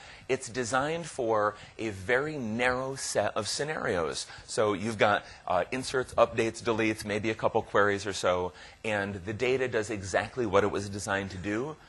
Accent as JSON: {"language": "English", "country": "United States", "lives_now": "Netherlands", "said": "keep in mind, I'm the American, so when I come to the Netherlands"}